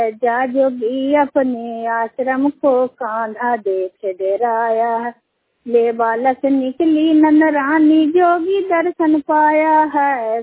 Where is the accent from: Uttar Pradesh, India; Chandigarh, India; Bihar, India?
Bihar, India; बिहार राज्य नालंदा जिला की रहने वाली हूँ, ग्राम छोटी अमर पोस्ट गोसाईमठ थाना हरनौत बिहार के निवासी हूँ